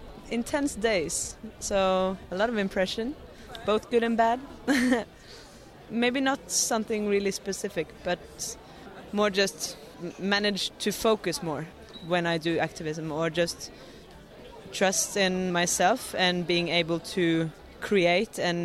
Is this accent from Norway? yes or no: yes; Oslo, Norway; I come from Oslo, Norway.